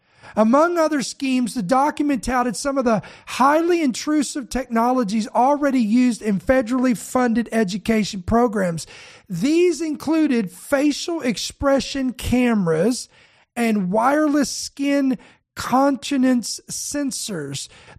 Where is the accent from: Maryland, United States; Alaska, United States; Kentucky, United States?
Kentucky, United States; Sorry, I was born and raised in Kentucky. I'm just saying.